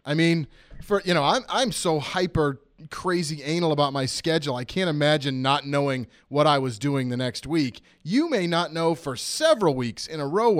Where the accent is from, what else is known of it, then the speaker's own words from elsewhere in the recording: Lexington, Massachusetts, United States; I'm from Lexington